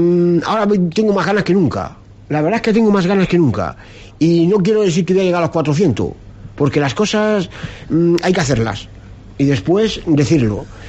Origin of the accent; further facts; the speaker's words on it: Cáceres, Extremadura, Spain; now in Castellón, Spain; aquí en Castellón, en la ciudad donde vivo, y me encuentro a gusto, aunque yo soy cacereño.